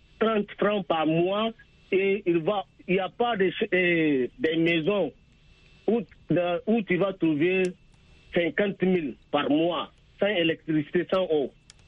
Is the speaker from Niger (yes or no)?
yes; Niger; Chez nous, au Niger, c'est archaïque.